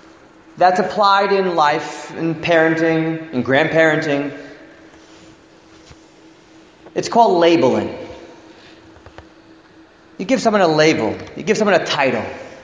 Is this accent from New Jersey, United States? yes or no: yes; Teaneck, New Jersey, United States; Growing up in Teaneck, I know Rabbi Jacobowitz and Mrs. Jacobowitz heard this before